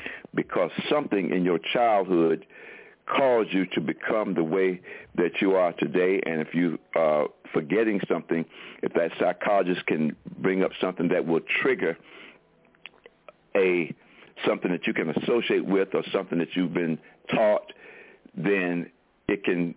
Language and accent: English; Durham, North Carolina, United States; And that's one thing, too, about growing up in Durham, North Carolina, in the projects called MacDougall Terrace.